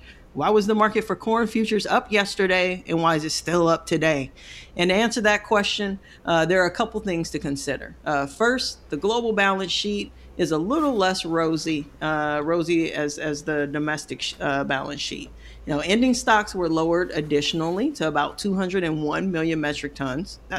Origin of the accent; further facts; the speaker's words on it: St. Louis, Missouri, United States; You know, being born and raised in St. Louis, that I'm a naturally born Cardinals fan, right?